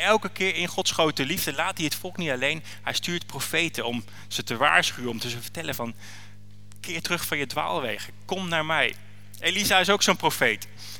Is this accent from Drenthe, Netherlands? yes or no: no; Houten, Utrecht, Netherlands; Ik ben getrouwd, ik heb 3 kids, ik kom uit Houten, dus niet heel ver weg.